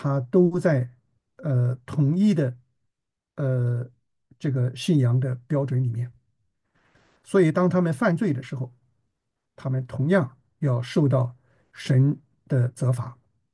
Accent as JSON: {"language": "Chinese", "country": "China", "said": "我们中国人有一句话啊，叫做“团结就是力量”。"}